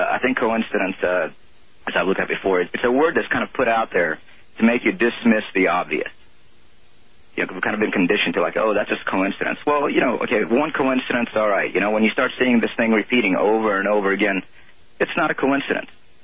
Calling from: Florida, United States; in Florida.

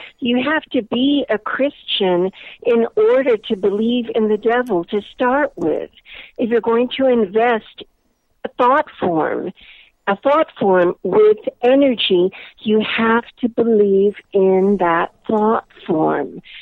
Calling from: Texas, United States; Good morning, Richard. … in Texas.

